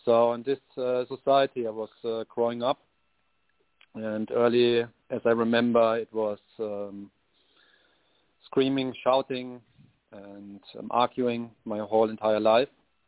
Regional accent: Marburg, Hesse, Germany; English is a second language; now in Ireland; Yeah, I was born in Marburg and lived in a little village not far away from it.

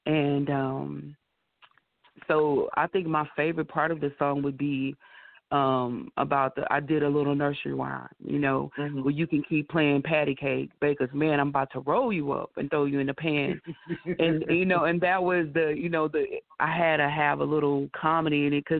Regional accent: Tyler, Texas, United States; I'm from Tyler, Texas, and I've been singing over 30 years.

